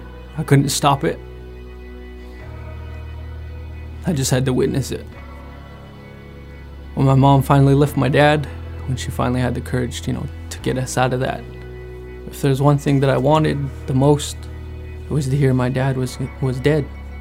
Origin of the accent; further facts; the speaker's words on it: United States; I grew up on the Navajo Reservation.